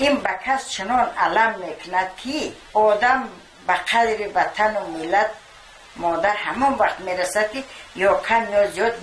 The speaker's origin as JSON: {"language": "Persian", "country": "Tajikistan", "said": "و من از این فخر میکردم که من تاجیکم"}